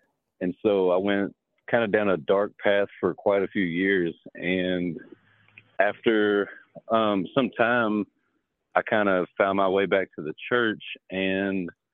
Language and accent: English; Louisville, Kentucky, United States; I'm sorry. I'm from Louisville, Kentucky.